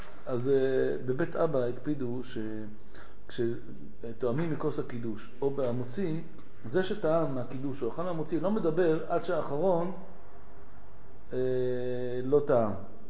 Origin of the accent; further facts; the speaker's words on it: Morocco; אנחנו נקראים מרוקאי.